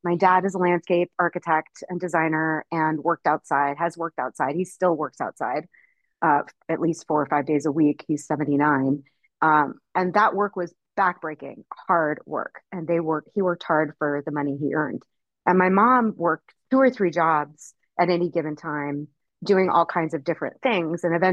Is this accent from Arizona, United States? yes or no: yes; Tucson, Arizona, United States; I grew up in Tucson, Arizona in the desert. We spent a lot of time weirdly outside, despite how incredibly hot it was.